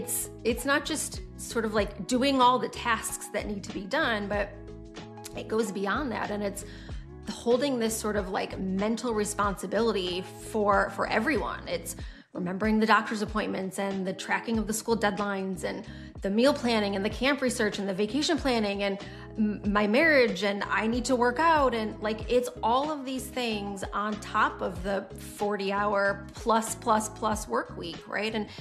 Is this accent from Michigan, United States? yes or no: yes; Michigan, United States; now in Westchester, United States; I was born and raised in Michigan, but I now live in Westchester, New York with my husband and my two kids who are 8 and 3.